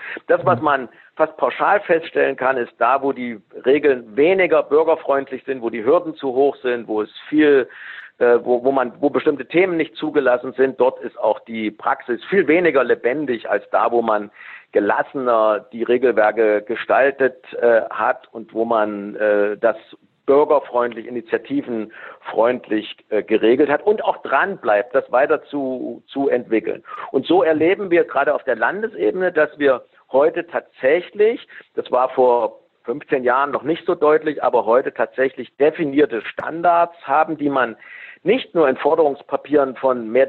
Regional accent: Thuringia, Germany; ich bin Thüringer.

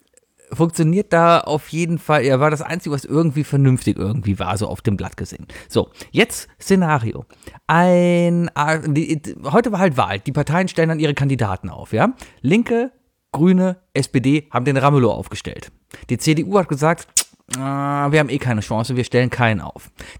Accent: Cologne, North Rhine-Westphalia, Germany; Als Kölner weiß man böse Geschichte da unten

